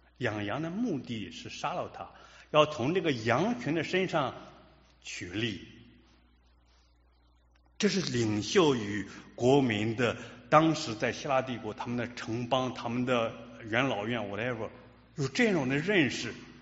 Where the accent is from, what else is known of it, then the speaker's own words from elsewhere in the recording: China; 不亚于我们中国人一提到孔孟之道或者老庄思想